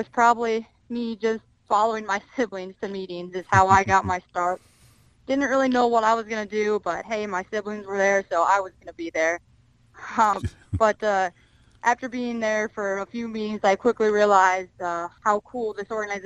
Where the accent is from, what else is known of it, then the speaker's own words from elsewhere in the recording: Forbes, North Dakota, United States; obviously. I come from Forbes originally, Forbes, North Dakota.